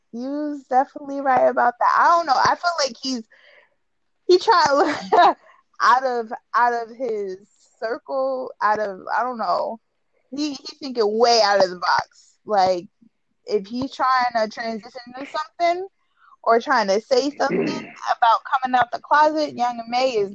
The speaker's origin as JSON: {"language": "English", "region": "New York", "country": "United States", "said": "Yeah, I'm from New York too."}